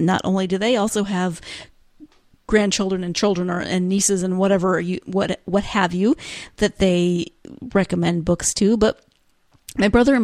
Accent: Montana, United States; that's a whole culture that growing up in Montana is very different from where my growing up experience.

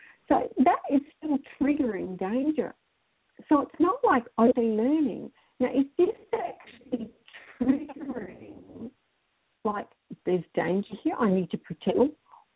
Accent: Adelaide, South Australia, Australia; born there; I was born in Adelaide and I've kind of lived on here on and off.

